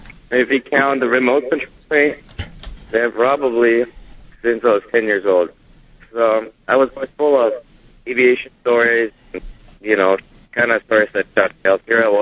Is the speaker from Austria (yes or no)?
yes; Austria; now in United States; especially since I started living over here in the States, we're both from Austria